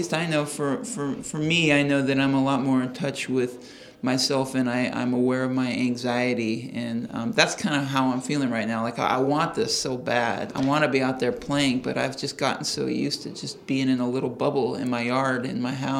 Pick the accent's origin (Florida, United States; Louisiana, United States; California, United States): California, United States; We grew up in the Central Valley, way out near Modesto.